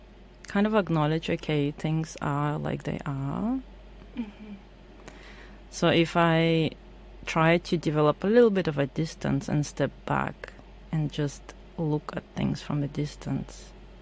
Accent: Kazakhstan; also born or lived in Germany; now in Sydney, Australia; I grew up in Central Asia, in Kazakhstan, then migrated to Germany, and then 14 years later migrated again to Sydney.

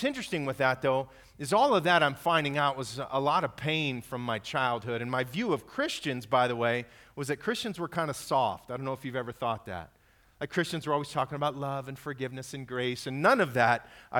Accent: Fresno, California, United States; And I grew up in Fresno, by the way, just down the way.

